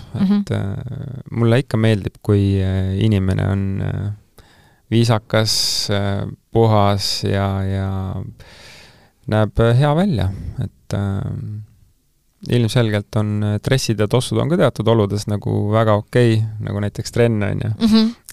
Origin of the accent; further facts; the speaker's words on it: Türi, Järva County, Estonia; siis tuleb Türil. Minu kodulinnas